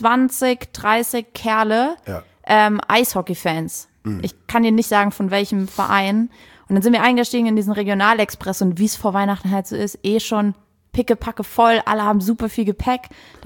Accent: Saarland, Germany; Ich komme aus dem Saarland und ich brauche immer 8 Stunden, bis ich zu Hause bin.

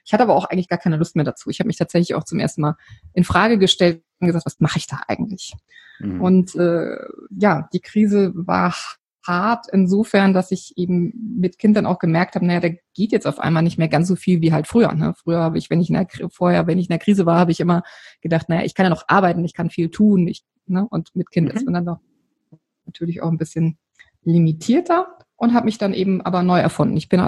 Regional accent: Odenwald, Germany; lebe hier an der wunderschönen Bergstraße, ganz in der Nähe meiner alten Heimat. Ich komme ursprünglich aus dem Odenwald, obwohl ich in meinem Leben schon sehr, sehr viel unterwegs war und lange eben nicht hier war.

